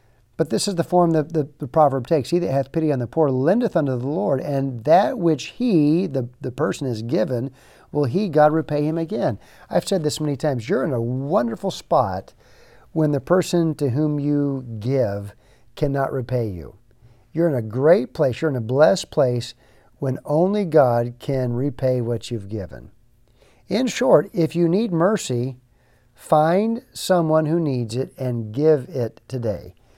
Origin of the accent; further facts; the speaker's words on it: United States; but as an American, I'm probably wealthier than the vast majority of people in this world.